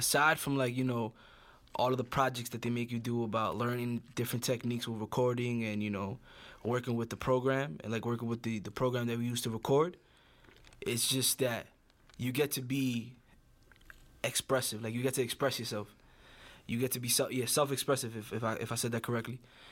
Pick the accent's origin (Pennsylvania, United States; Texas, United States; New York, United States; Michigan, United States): New York, United States; New York City; I just tell people I'm from Highbridge. Like, I have that much pride in the borough that I come from, and in that one section too